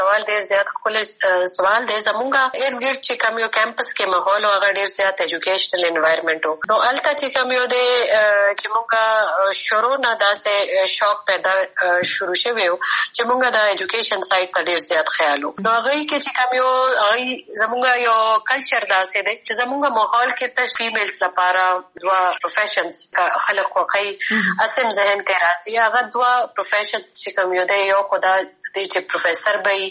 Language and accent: Pashto; Peshawar, Khyber Pakhtunkhwa, Pakistan; زه چې دلته په خبر کې پیدا شوم او دلته لوی شوم پېښور یونیورسيټي کې. زما پورا ژوند دلته تیر شوی.